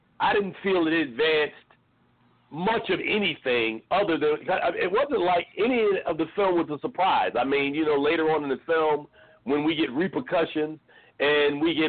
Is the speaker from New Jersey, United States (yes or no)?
yes; Newark, New Jersey, United States; And the story on why, you know, I was so bothered is because I'm from Newark, New Jersey.